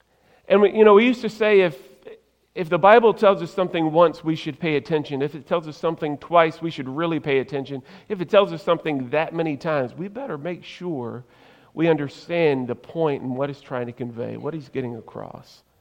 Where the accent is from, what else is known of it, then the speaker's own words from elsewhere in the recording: the South, United States; Growing up in the South, I would hear one of our pastors often say, the ground is level at the foot of the cross.